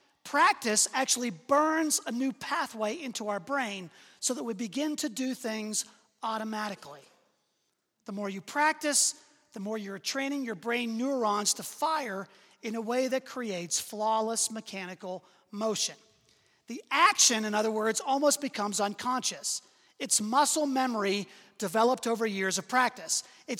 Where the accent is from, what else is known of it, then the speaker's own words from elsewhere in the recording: Pittsburgh, Pennsylvania, United States; My hometown Pittsburgh Penguins are on the march toward the Stanley Cup.